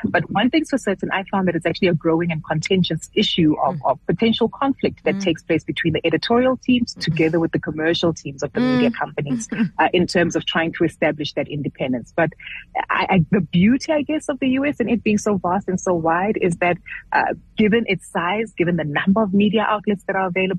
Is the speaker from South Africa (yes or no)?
yes; South Africa; different for me as a South African to actually adapt to.